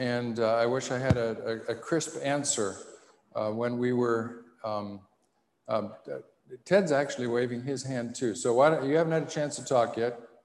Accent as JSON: {"language": "English", "region": "Western Canada", "country": "Canada", "tie": "born or raised there", "said": "We grew up in Western Canada"}